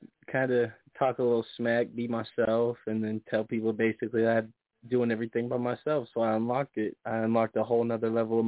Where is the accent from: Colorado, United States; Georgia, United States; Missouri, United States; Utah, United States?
Utah, United States; also born or lived in San Bernardino, California; I'm from San Bernardino, but I moved out to Utah with my mom when I was really little. And then grew up out here in Utah.